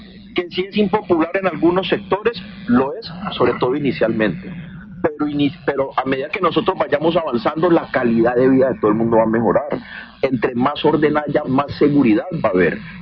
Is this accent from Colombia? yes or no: yes; Cali, Valle del Cauca, Colombia; el abandono en el que ha estado Cali ha sido lamentable, a mí como caleño me duele el corazón